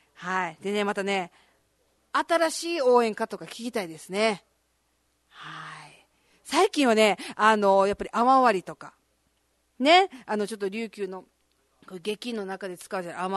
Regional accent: Okinawa, Japan; 年に石川高校が甲子園行ったんですよ。めちゃくちゃ覚えてる。なんでこうなんじゃないばっていうね、自分の出身校なので。

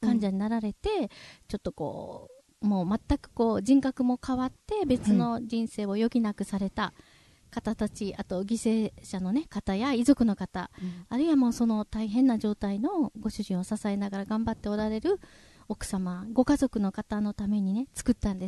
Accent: Omuta, Fukuoka, Japan; 福岡県大牟田市出身なんですね

